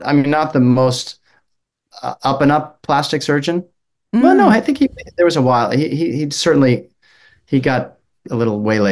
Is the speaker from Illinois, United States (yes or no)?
yes; Evanston, Illinois, United States; also born or lived in New York; Yes, born in the city, and then I grew up in Evanston, Wilmette, and then moved around a bit.